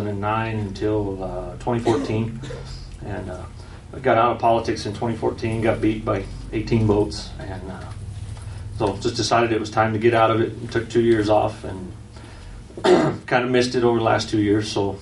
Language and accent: English; Alamogordo, New Mexico, United States; I was born and raised in Alamogordo. Been here my whole life. Got four generations of family that are still living here in Alamogordo.